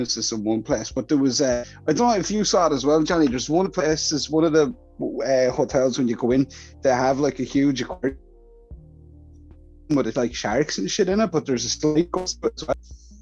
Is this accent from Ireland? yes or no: yes; Ireland; Well, without that, I'm Irish.